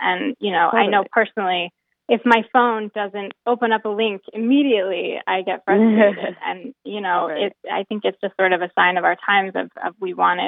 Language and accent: English; East Coast, United States; I grew up on the East Coast, and there was really, I couldn't picture going back to the East Coast